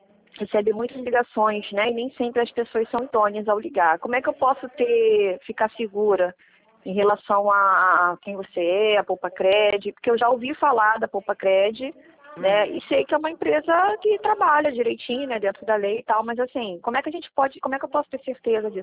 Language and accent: Portuguese; Rio de Janeiro, Brazil; e eu sou da cidade, do município do Rio.